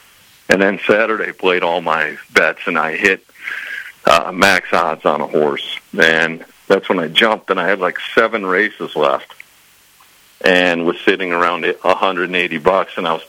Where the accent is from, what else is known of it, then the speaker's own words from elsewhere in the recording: Madison, Wisconsin, United States; Originally, I'm from Madison, Wisconsin.